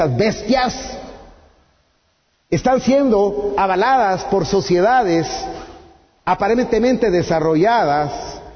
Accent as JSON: {"language": "Spanish", "country": "Guatemala", "tie": "born there", "said": "nacimos en Guatemala, hermano. Aunque sea como estamos, pero todavía tenemos libertad."}